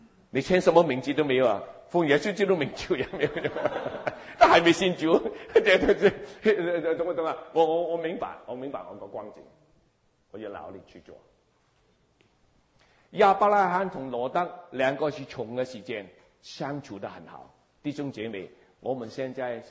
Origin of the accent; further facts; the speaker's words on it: Hong Kong; 我是从香港来，我个家庭是很穷。